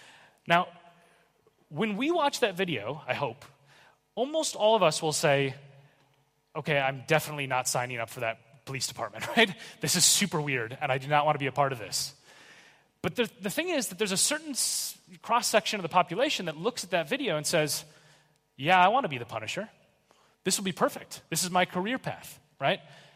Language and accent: English; Minneapolis, Minnesota, United States; Now, I grew up in Minneapolis, which unfortunately is the city where George Floyd was murdered. So this is a very important problem in my hometown.